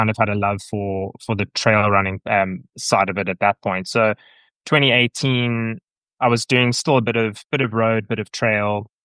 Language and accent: English; Durban, KwaZulu-Natal, South Africa; I grew up in KZN in Durban, so originally from there. And yeah, my parents, who are still in our family home in Kloof, so top of Fields Hill.